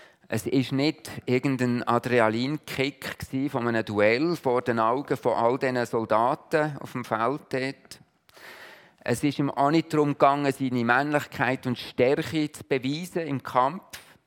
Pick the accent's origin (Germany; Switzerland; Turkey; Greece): Switzerland; Das sind wir Schweizer immer das noch ein bisschen, das ist für uns Schweizer sehr wichtig.